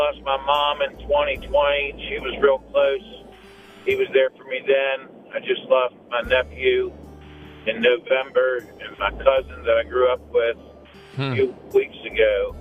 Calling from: Oak Island, North Carolina, United States; I'm calling from North Carolina, from the coast over here near Oak Island.

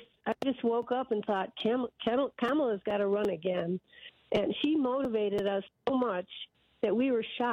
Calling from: Phoenix, Arizona, United States; also born or lived in Flagstaff; from Phoenix, by the way.

